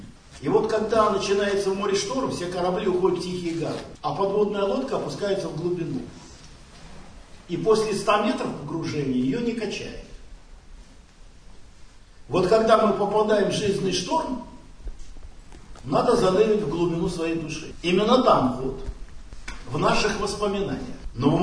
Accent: Vitebsk Region, Belarus; also born or lived in Moscow; Летом в 5 лет меня возят дедушки с бабушкой на лето, город-городок Витебской области. И я уже оттуда не уезжаю, потому что я не хочу уезжать в город. Там дом, речка, территория, леса, друзья, улица. И 1 по 10 класс я живу в Витебской области, в городе-городок

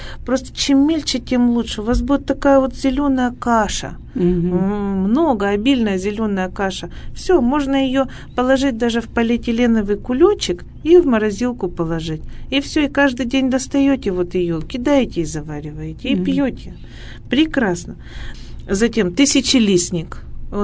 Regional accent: Ural, Russia; Хотя мы, уральцы, конечно, можем получить солнечный удар где угодно и когда угодно.

